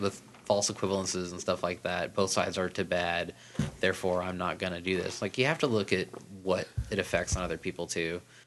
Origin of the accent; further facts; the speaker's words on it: Texas, United States; I grew up gay in Texas.